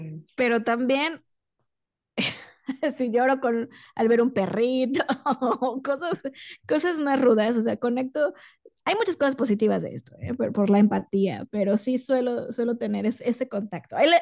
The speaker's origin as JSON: {"language": "Spanish", "country": "Mexico", "moved": "yes", "said": "comprendí un poco que me fui de México muy enojada con mi país"}